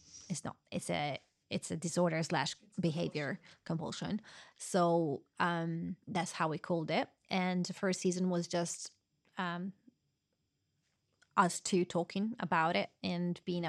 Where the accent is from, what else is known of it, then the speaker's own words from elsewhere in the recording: Italy; There's so many things that we're trying to achieve there that we didn't have when we were growing up in Italy.